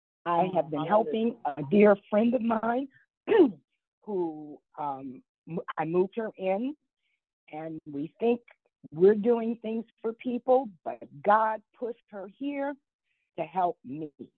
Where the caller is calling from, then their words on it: Miami Beach, Florida, United States; I'm calling from Miami Beach, Florida.